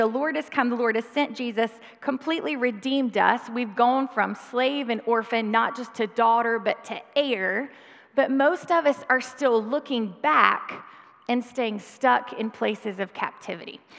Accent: Hickory, North Carolina, United States; I am from Hickory.

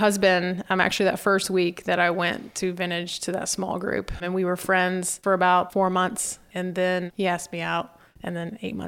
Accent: Indiana, United States; moved away as an adult; It was a bit of a culture shock growing up in Indiana, moving there right out of high school.

